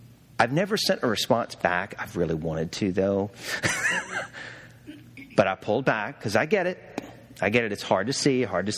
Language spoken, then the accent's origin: English; Arkansas, United States; now in Cleveland, United States; I did not grow up in Cleveland. I moved up here from Arkansas when I met this sweet little gal over here that grew up in Westlake, Sherry, okay? I'm up here from Arkansas.